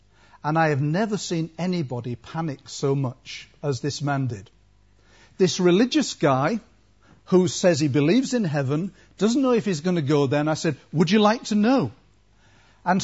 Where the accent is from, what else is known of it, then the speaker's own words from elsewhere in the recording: Hull, Yorkshire and the Humber, United Kingdom; in Hull. I used to tell my girls that we were so poor that they pulled our house down to build slums.